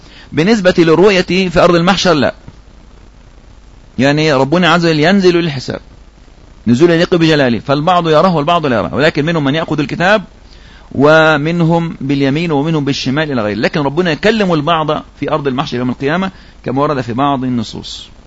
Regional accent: Egypt; وخاصة بلادنا مصر، هذه مستهدفة

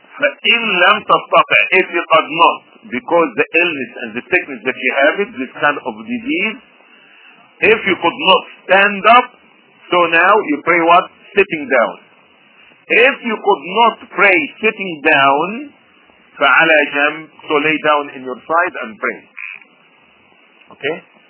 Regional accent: Egypt; I'm from Egypt.

